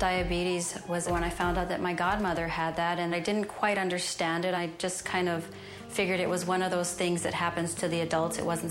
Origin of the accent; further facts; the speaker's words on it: Los Angeles, California, United States; I'm third generation born Mexican American, and I grew up in East Los Angeles. My parents are here, we're all Mexican Americans.